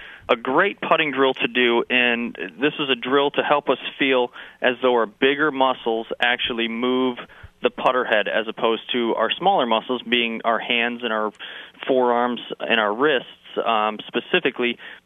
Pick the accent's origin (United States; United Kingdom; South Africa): United States; Wisconsin; I am originally from Wisconsin. That's how I know about all those cold, harsh winters and putting the clubs away for a few months.